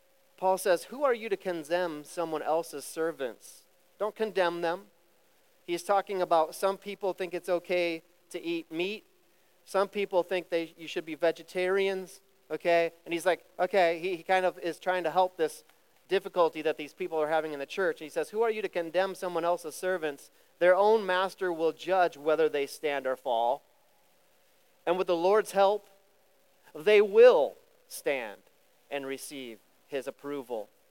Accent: Cincinnati, Ohio, United States; We're from Ohio, Cincinnati. It's only 330 feet above sea level.

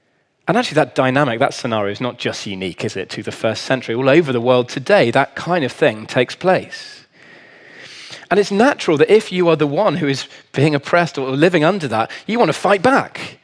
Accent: South West England, United Kingdom; Now, I grew up in Cornwall, the land of combine harvesters, and that doesn't help me know anything about farming

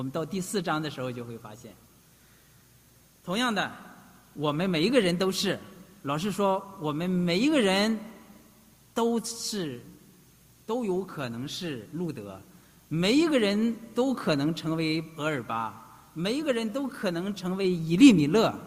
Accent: Shandong, China; 我的老家是山东农村的

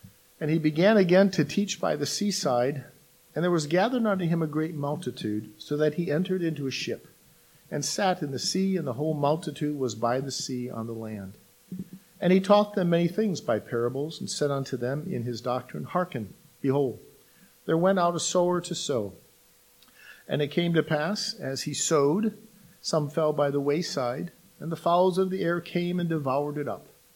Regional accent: Wisconsin, United States; I'm originally from Wisconsin. My wife is from Michigan. Both states have a lot of farming going on.

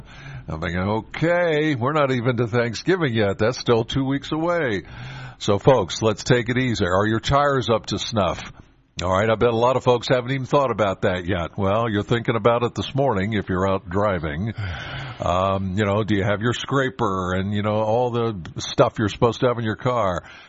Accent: Penns Valley, Pennsylvania, United States; I'm from Penns Valley.

